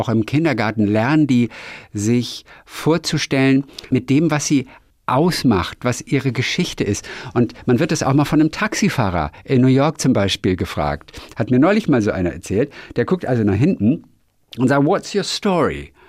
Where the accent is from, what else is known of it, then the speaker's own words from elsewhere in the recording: Baden-Baden, Baden-Württemberg, Germany; ich komme aus dem Südwesten, aus Baden-Baden